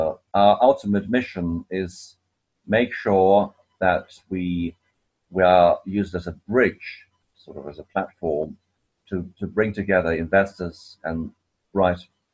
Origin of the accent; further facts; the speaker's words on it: England, United Kingdom; But we're English through and through.